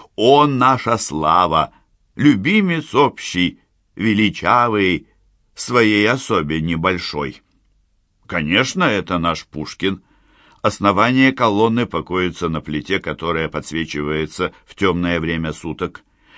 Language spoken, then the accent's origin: Russian; Maykop, Adygea, Russia; moved away; Уехала я из Майкопа 20 лет назад и никаких чувств по этому поводу не испытывала, но в определенный момент мои внутренние шлюзы как будто открылись, и я поняла, что все помню и хочу туда. К тем улицам, по которым бегала в детстве